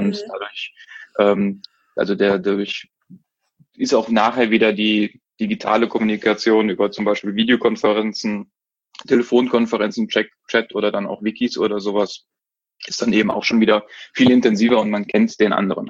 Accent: Cologne, North Rhine-Westphalia, Germany; ich bin ja jetzt aus Köln

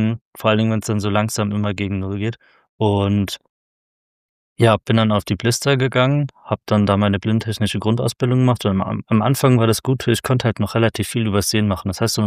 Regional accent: Frankfurt, Hesse, Germany; ich komme aus Frankfurt

